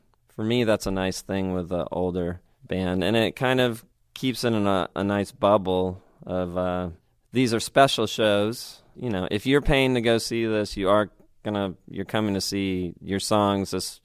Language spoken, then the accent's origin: English; United Kingdom; I was being British dramatic at the show.